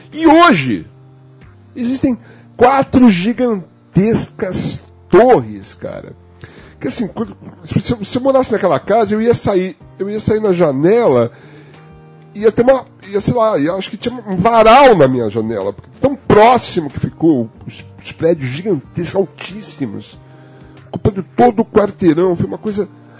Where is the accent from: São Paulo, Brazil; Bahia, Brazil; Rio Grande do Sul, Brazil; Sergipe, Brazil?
São Paulo, Brazil; São Bernardo do Campo; Eu nasci no Cambuci, depois de 9 anos de idade, eu me mudei para São Bernardo, Rui de Ramos. E vivi lá durante muitos anos.